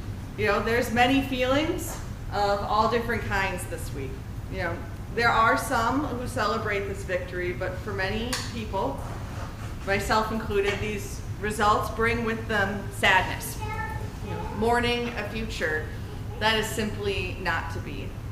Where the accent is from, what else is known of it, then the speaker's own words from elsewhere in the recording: United States; as a trans person, as a public minister, as an American.